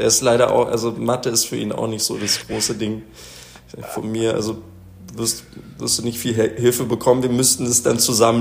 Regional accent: Berlin, Germany; ich bin in Deutschland geboren und so, bin Berliner.

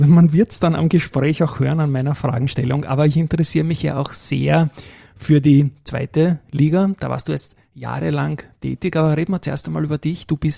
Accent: Lower Austria, Austria; Ich bin Niederösterreicher, ja. Wohne in Baden

